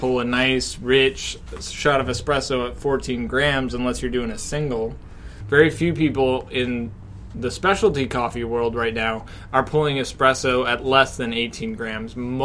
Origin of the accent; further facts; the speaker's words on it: Texas, United States; So I'm from Texas originally, and in Texas you shoot birds.